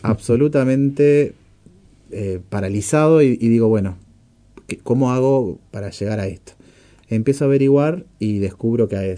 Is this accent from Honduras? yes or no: no; Bella Unión, Artigas, Uruguay; now in Montevideo, Uruguay; Me vine a Montevideo, yo soy oriundo de Bella Unión. Me vine a Montevideo a hacer la Escuela Universitaria de Música, a hacer la carrera de guitarra.